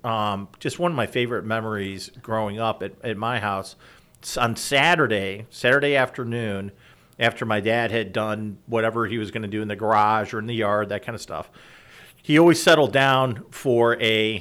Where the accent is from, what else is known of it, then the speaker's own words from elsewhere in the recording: Illinois, United States; So we grew up in the Chicagoland area, so he would do the Chicago Tribune's crossword puzzle